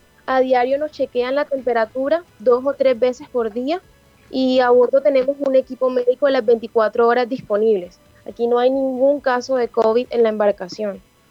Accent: Barranquilla, Atlántico, Colombia; Bueno, yo vivo en el barrio Las Delicias.

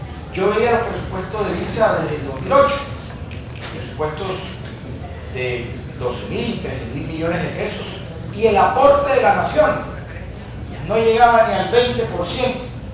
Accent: Barranquilla, Atlántico, Colombia; como barranquillero, como andalucense, como caribeño y como colombiano

